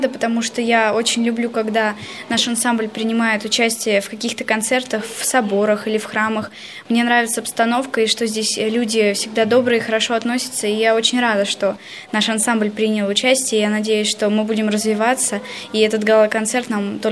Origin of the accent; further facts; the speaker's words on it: Moscow, Russia; Мы из Строгино, мы учимся в Доме творчества.